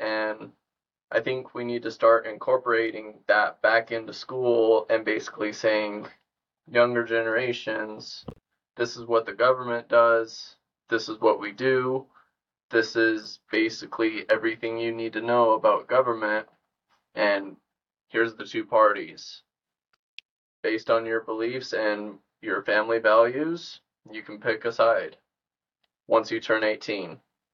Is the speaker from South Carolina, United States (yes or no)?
no; New Mexico, United States; I don't know about you guys because I grew up in New Mexico and at public schools we had classes of government